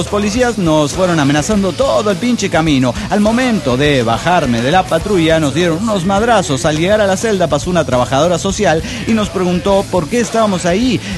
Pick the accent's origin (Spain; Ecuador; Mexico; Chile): Mexico; Mérida, Yucatán; de Mérida, Yucatán.